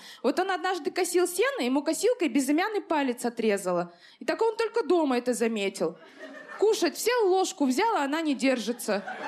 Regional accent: Kazakhstan; moved away as an adult; now in Moscow, Russia; я по национальности казашка, и год назад переехала в Москву.

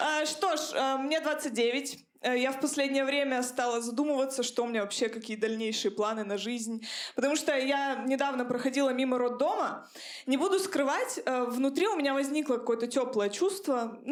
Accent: Chelyabinsk, Chelyabinsk Oblast, Russia; Я из Челябинска, я вот в этом своем ублюдском дворе в Челябинске очень многому научилась, правда.

